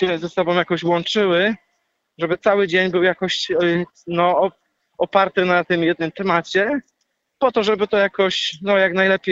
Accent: Wieruszów, Łódź Voivodeship, Poland; now in Ireland; czy to właśnie z Kalisza, czy z Wieruszowa, to skąd pochodzę.

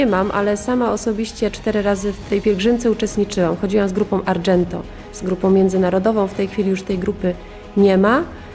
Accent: Kraszewice, Greater Poland Voivodeship, Poland; No to mówię, że z Kraszewic, tak? Kraszewice, no nie wiem gdzie to jest.

